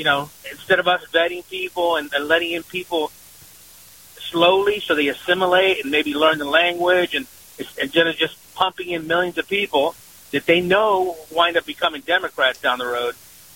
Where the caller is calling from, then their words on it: Tampa, Florida, United States; in Tampa.